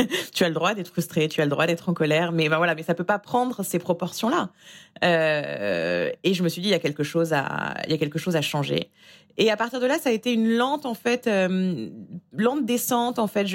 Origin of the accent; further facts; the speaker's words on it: France; moved away as an adult; now in New York, United States; suis à New York, mariée et avec un petit garçon de 3 ans et demi et maman à plein temps alors que j'ai quitté la France en étant grand reporter pour les JT de TF1.